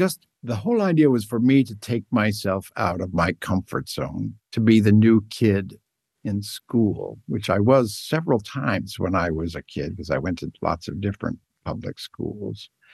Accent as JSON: {"language": "English", "region": "Ohio", "country": "United States", "tie": "born or raised there", "also_born_or_lived": "Massachusetts", "said": "Well, four places in Ohio, three in Massachusetts. I graduated from Princeton High School. I was in a theater family. It was a kind of gypsy wagon childhood."}